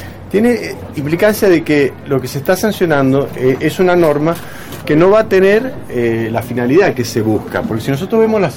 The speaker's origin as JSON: {"language": "Spanish", "region": "Mendoza", "country": "Argentina", "said": "nosotros, como mendocinos, que somos capital internacional del vino"}